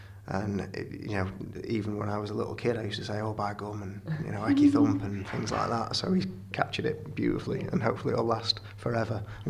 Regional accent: Stockport, North West England, United Kingdom; And I'm from Stockport, so I'm not too far away. I'm only 10 minutes down the road.

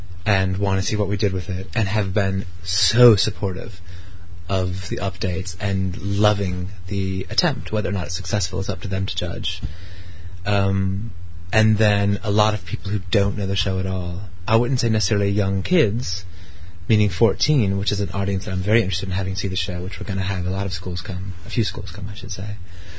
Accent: Wadsworth, Ohio, United States; I grew up in Wadsworth, Ohio, which is about 20 minutes from Kent State University

